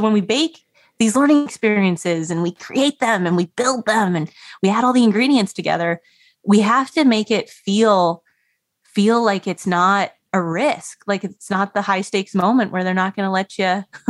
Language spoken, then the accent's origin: English; Canada; So I grew up in Canada, very cold, very snowy. And I learned how to ski really early because that's just what you do. Like, I live in Canada, there's a lot of snow.